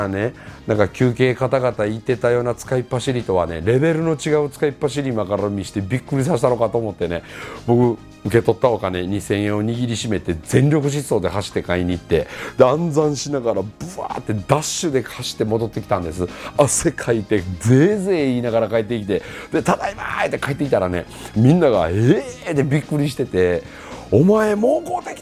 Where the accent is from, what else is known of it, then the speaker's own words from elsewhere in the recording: Miyagawa, Mie, Japan; 僕とこはねもう宮川村っていう村でね、まあ、今は合併して大台町っていう名前に変わっちゃいましたけどそんなすごい山奥の村なんですって言ってね猿とかいっぱい出てくるようなところでって